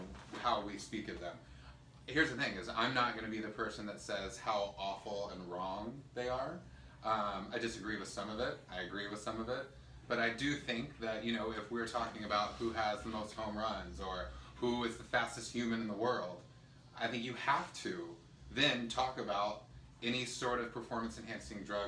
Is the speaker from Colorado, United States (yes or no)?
no; Texas, United States; now in California, United States; I'm from Texas. Live in Cali now.